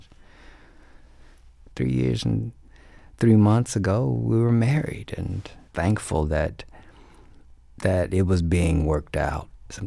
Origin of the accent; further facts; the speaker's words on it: Shreveport, Louisiana, United States; Most times when I tell people I'm from Shreveport or I say Louisiana, they always talk about New Orleans, rightly so.